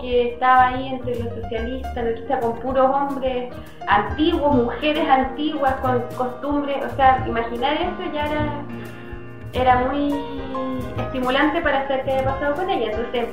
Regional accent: Valparaíso, Chile; Valparaíso, que es la ciudad de donde yo vengo originalmente

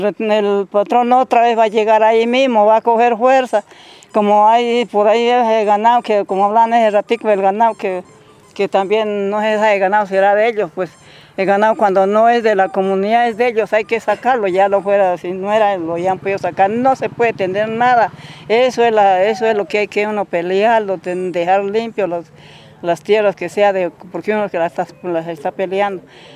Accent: Jambaló, Cauca, Colombia; Yo soy de Jambaló, el lugar de Jambaló, pero vivo en la vereda Vitoyó.

